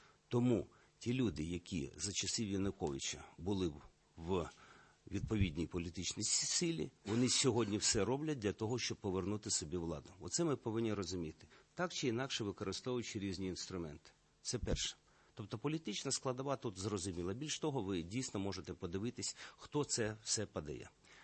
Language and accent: Ukrainian; Kherson, Kherson Oblast, Ukraine; Я з Херсона, ви знаєте, я там живу з 57-го року. Я не змінював місця свого життя